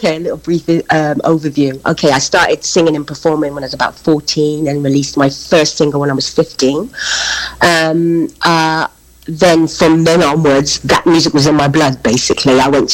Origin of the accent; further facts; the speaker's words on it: London, United Kingdom; where I was growing up in London, which was a place called Deptford